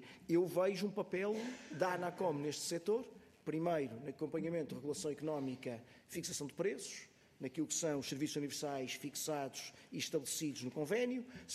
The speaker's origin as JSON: {"language": "Portuguese", "region": "Norte", "country": "Portugal", "also_born_or_lived": "Porto", "said": "Eu também sou do interior, eu nasci no Porto, mas sou de uma pequena aldeia do Norte"}